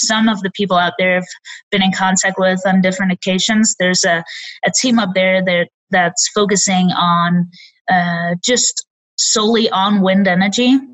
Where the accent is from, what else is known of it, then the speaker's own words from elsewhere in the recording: Denmark; moved away as an adult; now in United States; So I am from Denmark, and I've been in the States for about 4 years now.